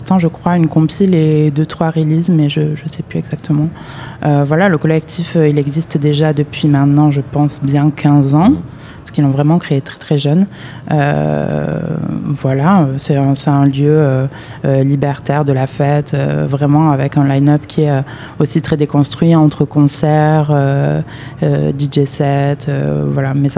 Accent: Carcassonne, Occitanie, France; also born or lived in Marseille; J'ai vécu 8 ans à Marseille, oui, mais de base, je suis de Carcassonne.

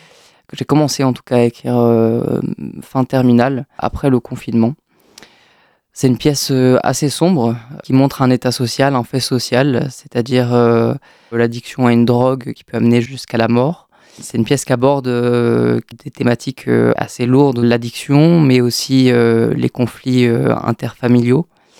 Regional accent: Saint-Brieuc, Brittany, France; j'ai 20 ans, je suis né à Saint-Brieuc, j'ai fait mon collège à Saint-Brieuc.

